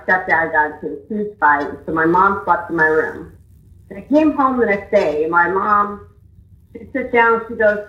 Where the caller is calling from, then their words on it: Omaha, Nebraska, United States; I'm calling from Omaha, Nebraska.